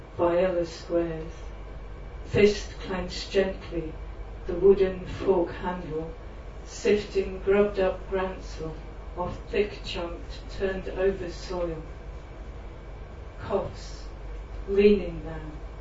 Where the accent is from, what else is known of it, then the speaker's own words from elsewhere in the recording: Yorkshire and the Humber, United Kingdom; So Paul said, I was from Yorkshire, and you're not going to get away without one Yorkshire inspired poem.